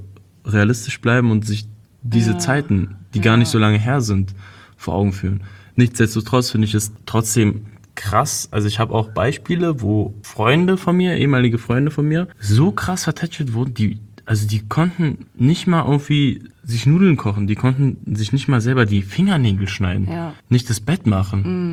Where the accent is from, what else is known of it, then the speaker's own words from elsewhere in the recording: Berlin, Germany; Weil bei uns in Steglitz gab es nicht so viele.